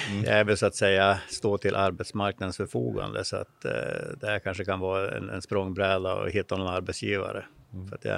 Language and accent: Swedish; Skellefteå, Västerbotten County, Sweden; born there; Född 63 här i Skellefteå.